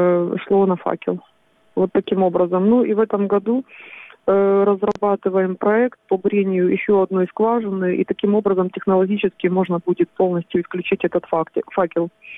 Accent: Crimea, Ukraine; Поэтому мы, выходцы с Крыма, рассказываем им ситуацию

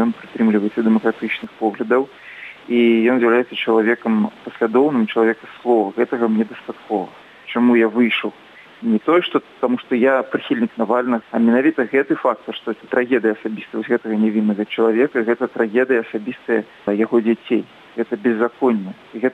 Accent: Belarus; хоч ми білоруси, живемо в іншій країні

